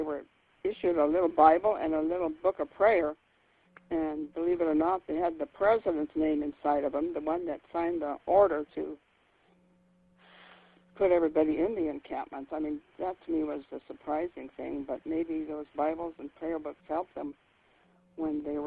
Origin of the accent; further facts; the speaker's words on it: Idaho, United States; born there; a regular little card birth certificate that said I was born in Idaho.